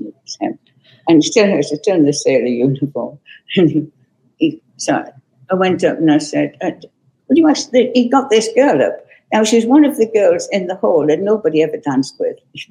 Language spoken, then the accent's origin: English; Morpeth, North East England, United Kingdom; born there; I was born in Morpeth. I don't know if you know Morpeth. It used to be the capital of Northumberland at one time, but it isn't now.